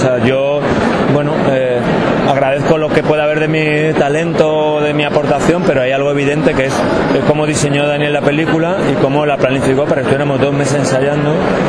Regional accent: Málaga, Andalusia, Spain; yo que soy malagueño

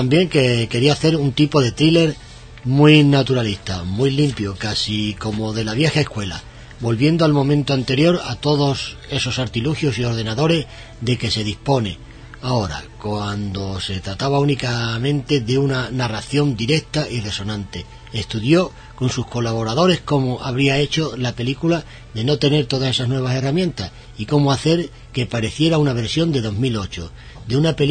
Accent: Extremadura, Spain; Hombre, claro, es que sí. Es de mi tierra. Es extremeño.

